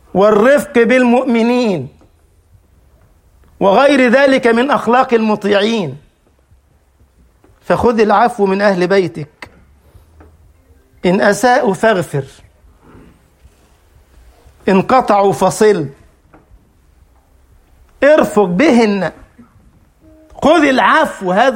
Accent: Egypt; اللي بيسميه عندنا في مصر الدلع

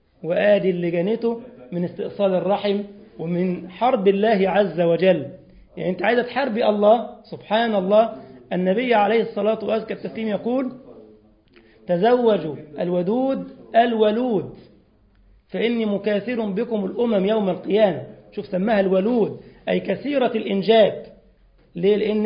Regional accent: Egypt; والله ودي كانت حادثة مشهورة عندنا في مصر

